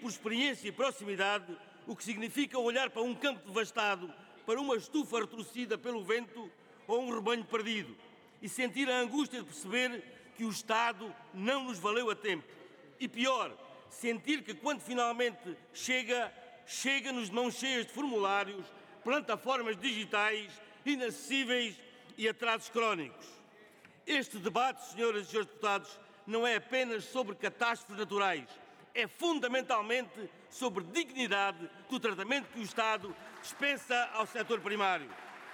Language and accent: Portuguese; Alentejo, Portugal; Sou do Baixo Alentejo, mas as palavras que aqui profiro podiam ecoar com a mesma urgência em Trás-os-Montes